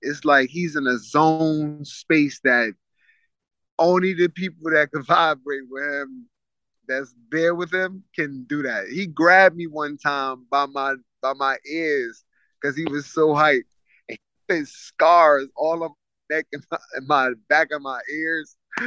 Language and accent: English; Coney Island, New York, United States; Like, for me, growing up in Coney Island, people don't realize, because of the wind and we in the buildings, because we're right next to the ocean